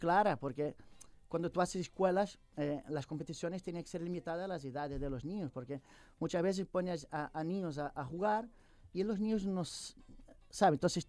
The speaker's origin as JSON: {"language": "Spanish", "region": "Rio de Janeiro", "country": "Brazil", "second_language": "Spanish", "said": "Jo soy de Rio de Janeiro."}